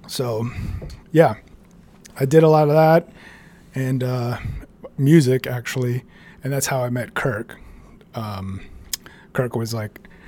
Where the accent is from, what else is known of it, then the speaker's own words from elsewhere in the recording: River Ridge, Louisiana, United States; I grew up just outside of New Orleans, called River Ridge, which is, 15 minutes outside of the French Quarter.